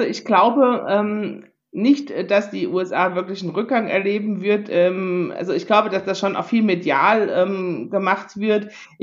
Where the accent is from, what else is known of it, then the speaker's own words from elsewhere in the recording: East Germany, Germany; born there; Und ich bin gebürtige Ostdeutsche.